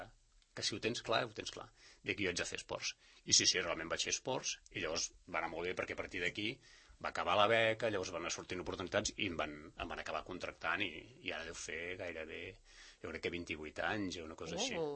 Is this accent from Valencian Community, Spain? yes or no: no; Blanes, Catalonia, Spain; also born or lived in Girona; em vaig posar a treballar a la ràdio local a Blanes, que soc de Blanes, i allò entre Blanes i Girona vaig viure uns quants anys